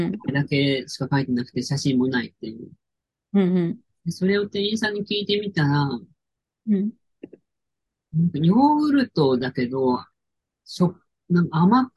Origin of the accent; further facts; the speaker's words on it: Hokkaido, Japan; うちの実家ね、結構普通にラムマトン出たんですよ。地上の食卓に。やっぱそこはうちの親同民なんだなと思うんですけど。だからなんか子供の頃からラム普通に食べてたから